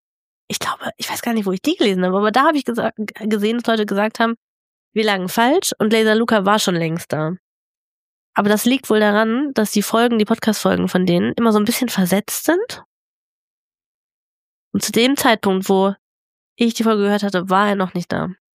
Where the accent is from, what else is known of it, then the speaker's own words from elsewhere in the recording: North Rhine-Westphalia, Germany; weil ich komme ja aus dem Ruhrpott. Und da ist es halt einfach nicht so schön, ne?